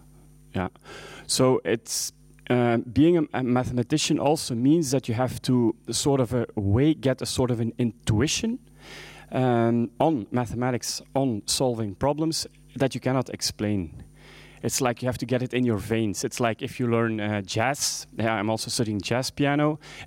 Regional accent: Ghent, Flanders, Belgium; English is a second language; So I come from Belgium and I live in Ghent.

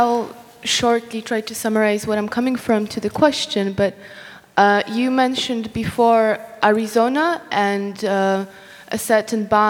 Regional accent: Poland; English is a second language; And where I come from Poland

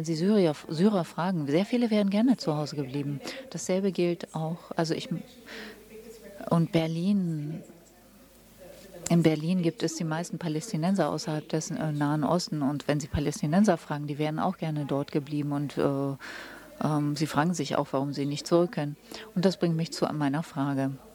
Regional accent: Brazil; Ich komme aus Brasilien

